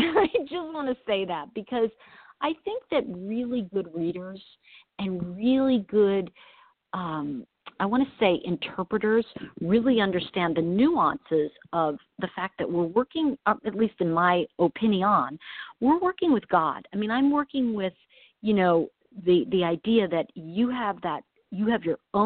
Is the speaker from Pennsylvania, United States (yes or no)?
no; New York, United States; also born or lived in Los Angeles; I'm from New York, but I lived in L.A. for, I want to say, 25 years.